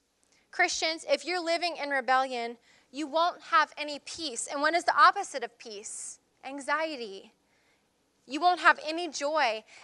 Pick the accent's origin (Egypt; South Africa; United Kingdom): United Kingdom; Scotland; And that's saying something because I'm Scottish.